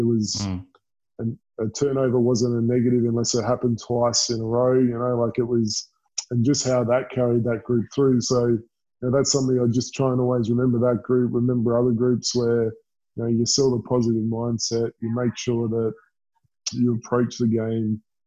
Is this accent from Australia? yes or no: yes; Adelaide, South Australia, Australia; I'm from Adelaide.